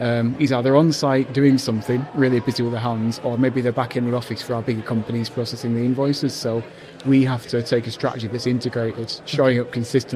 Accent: Yorkshire and the Humber, United Kingdom; moved away as an adult; now in Manchester, United Kingdom; I came to Manchester from Yorkshire in 1999 to get a marketing degree.

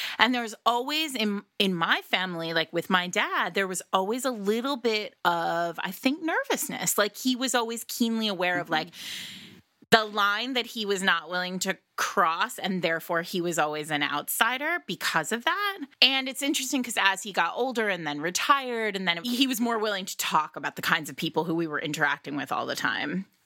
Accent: Rhode Island, United States; So I grew up in Rhode Island, and my actual last name is extremely Italian, and my father is Italian, Italy Italian

